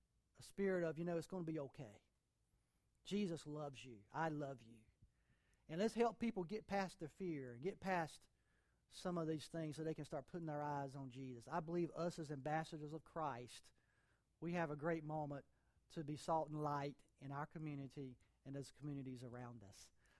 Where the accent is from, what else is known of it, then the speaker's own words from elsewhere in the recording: North Carolina, United States; I'm from Eastern North Carolina. We're from Eastern North Carolina.